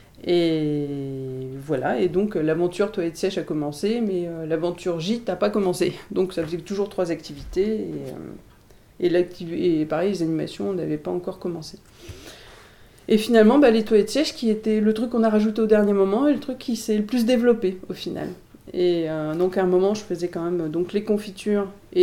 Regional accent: Montpellier, Occitanie, France; moi je suis de Montpellier, Nîmes, j'ai toujours habité en ville, c'est pas... voilà, la campagne, je découvre, hein, et le Loir-et-Cher, je découvre aussi.

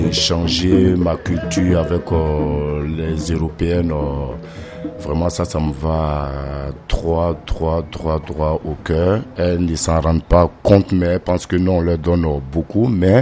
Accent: Côte d’Ivoire; now in France; je viens de la Côte d'Ivoire. … Et puis bon, voilà, ça fait près de 15 ans que j'enseigne la danse en région parisienne.

